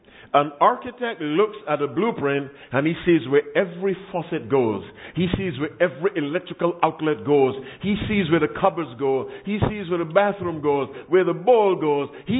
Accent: Michigan, United States; And I'm from Michigan, no snowstorms.

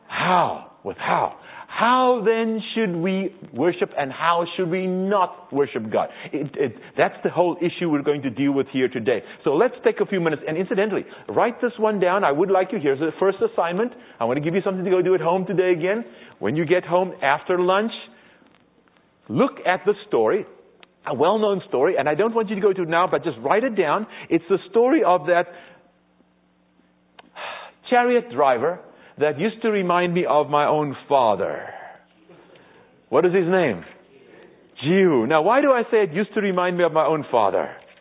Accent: South Africa; I come from South Africa, so I think of Africa because there they also worship images.

